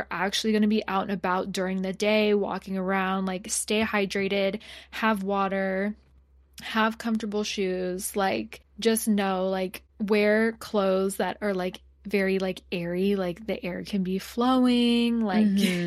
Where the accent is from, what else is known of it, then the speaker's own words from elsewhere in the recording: Arizona, United States; For me, I grew up in Arizona, so that was kind of just like the norm, unfortunately.